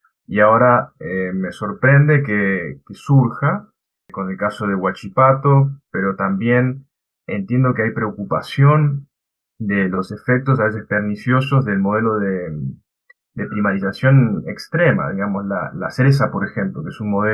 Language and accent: Spanish; Argentina; soy argentino. Comencé mi doctorado, luego terminé mi doctorado en el Reino Unido.